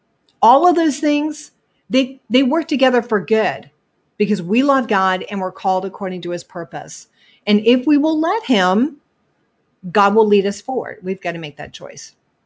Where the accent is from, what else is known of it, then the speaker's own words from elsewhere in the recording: New York, United States; I was raised in New York, very cynical, skeptical, critical, sarcastic.